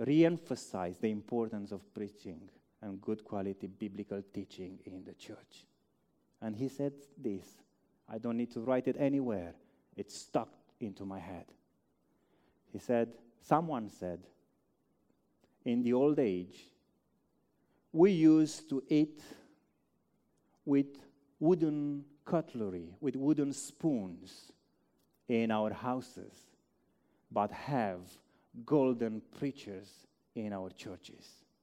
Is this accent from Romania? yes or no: yes; Romania; English is a second language; moved away as an adult; Now, I came from Romania where I used to preach over an hour.